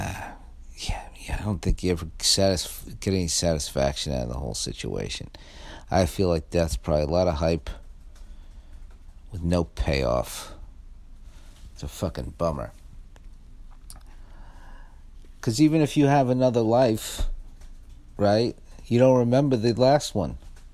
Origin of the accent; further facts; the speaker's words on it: Staten Island, New York, United States; also born or lived in Pennsylvania; I'm from New York, but I'm not from. I'm from Staten Island, which is not. That's the Midwest of New York. And then I lived in Pennsylvania too